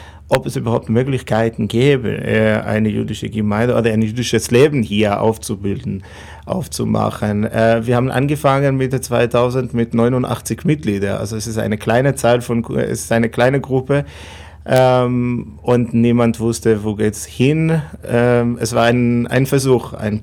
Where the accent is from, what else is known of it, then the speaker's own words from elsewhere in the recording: Israel; first language Hebrew; German is a second language; now in Germany; Ich komme aus Israel, meine Muttersprache ist Hebräisch.